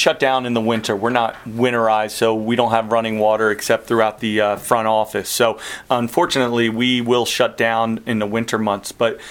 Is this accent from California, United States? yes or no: no; Hamilton, New Jersey, United States; you know, I'm a local kid. I grew up in Hamilton.